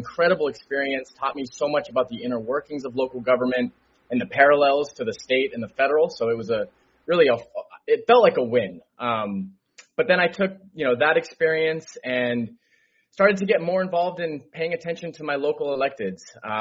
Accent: San Diego, California, United States; also born or lived in Boston, Massachusetts; So I was born in Boston, Massachusetts in the year 1993. So I'm going to be 31 tomorrow, actually. Moved to San Diego from Boston in 2000.

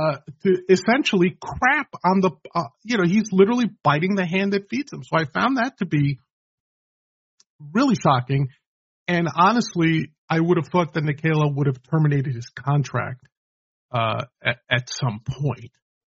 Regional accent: New York, United States; Hey, man, I'm from New York. I can quote Seinfeld in my sleep.

